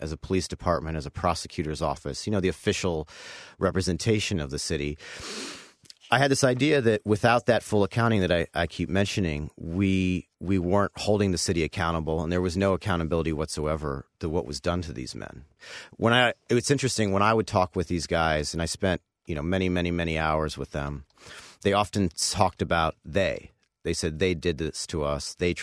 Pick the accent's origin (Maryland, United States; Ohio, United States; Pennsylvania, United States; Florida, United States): Ohio, United States; Cleveland; I knew, you know, I'm from Cleveland. I had reported there for a number of years. I knew the city.